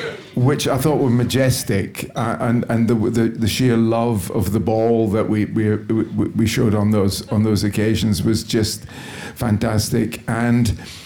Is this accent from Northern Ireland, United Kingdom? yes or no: no; Dundee, Scotland, United Kingdom; the club in my heart is Dundee Football Club, which is my hometown club.